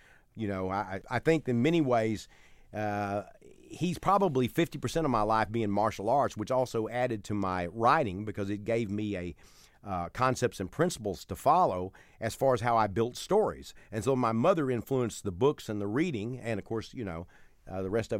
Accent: Mount Enterprise, Texas, United States; also born or lived in Gladewater; So we would go to Gladewater. We lived in Mount Enterprise. I was born in Gladewater, but we lived in a place called Mount Enterprise.

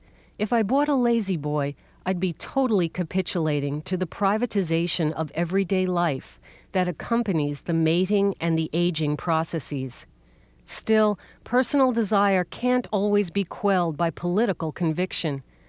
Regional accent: Queens, New York, United States; My best friend, Mary Ellen, and I grew up together in Queens, New York.

